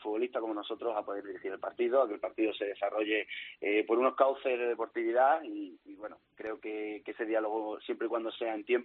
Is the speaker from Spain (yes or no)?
yes; Don Benito, Extremadura, Spain; Bueno, yo soy de Don Benito